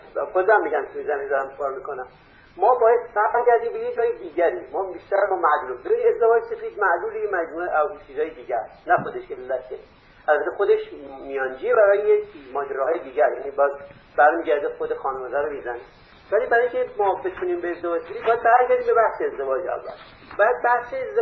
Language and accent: Persian; Kashan, Isfahan, Iran; چون من خود من کاشانی هستم